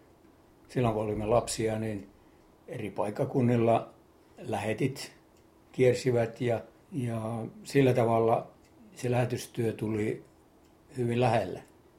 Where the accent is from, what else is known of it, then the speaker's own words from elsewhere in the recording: Eno, North Karelia, Finland; born there; minä olen syntynyt Pohjois-Karjalassa, silloisessa Enon pitäjässä. Meidän perheessämme oli 3 lasta, minä olin vanhin meistä 3 veljeksestä. Ja meidän kotimme oli Uusheräyksen koti.